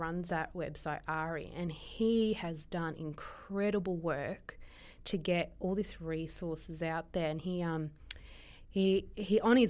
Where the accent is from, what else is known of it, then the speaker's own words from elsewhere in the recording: Crete, Greece; I'm from the south. I'm from the islands. I'm from Kipro. I'm from Crete.